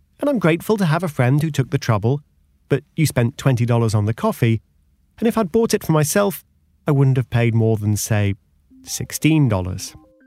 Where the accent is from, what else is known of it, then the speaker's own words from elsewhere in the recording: United Kingdom; including the UK, my home country